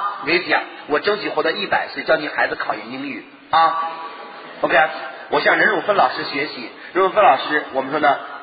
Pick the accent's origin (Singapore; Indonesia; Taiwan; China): China; Yan'an, Shaanxi; 我来自一个延安的贫困的小山村